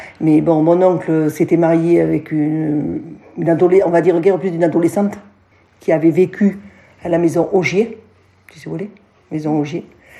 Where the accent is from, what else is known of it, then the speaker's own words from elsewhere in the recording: Sceaux, Île-de-France, France; born there; je suis née à Sceaux, mais j'ai vécu là-haut 18 mois. Quand mes parents sont arrivés à cette ferme, j'avais 18 mois. Je viens d'avoir 70 cette année.